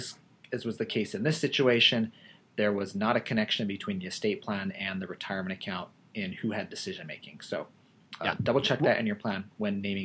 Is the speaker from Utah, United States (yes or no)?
yes; Utah, United States; I'm from Utah, so you know, I feel like I can pick on him.